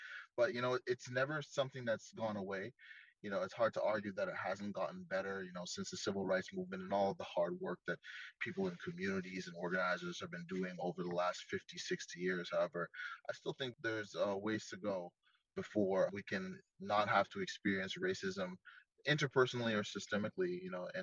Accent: Montreal, Quebec, Canada; I was born and raised in Montreal

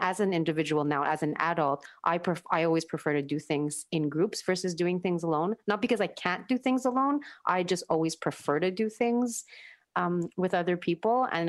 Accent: Brossard, Quebec, Canada; I grew up in the South Shore in Brossard, and I had, you know, lots of Filipinos on my street

